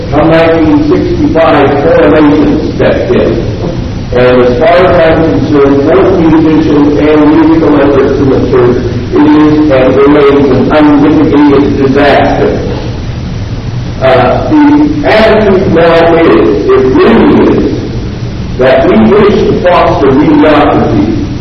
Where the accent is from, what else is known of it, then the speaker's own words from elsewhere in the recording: Salt Lake City, Utah, United States; I grew up in Westside Wood, in Salt Lake here, where there wasn't much money, but but there was a lot of raw talent.